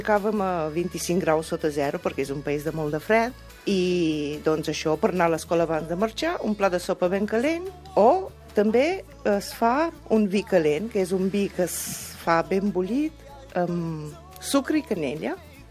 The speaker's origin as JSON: {"language": "Catalan", "country": "Romania", "second_language": "Catalan", "said": "sóc de Romania. Al meu país podem menjar per esmorzar, per exemple, una sopa calenta o un estofat"}